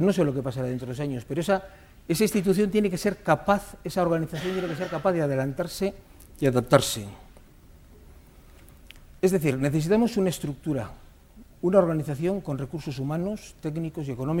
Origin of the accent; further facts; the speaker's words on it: Basque Country, Spain; para que podamos seguir siendo vascos en el siglo XXI